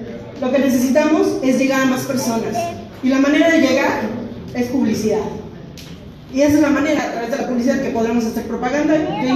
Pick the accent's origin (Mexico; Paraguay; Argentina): Mexico; Cuautla, Morelos; soy del colectivo El Zurdo, soy de Cuautla. Todavía estoy dentro de la zona afectada, como todos mis compañeros del colectivo.